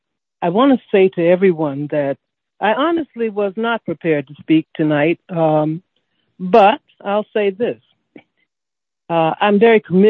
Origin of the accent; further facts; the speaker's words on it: Mississippi, United States; born there; I come from Mississippi by birth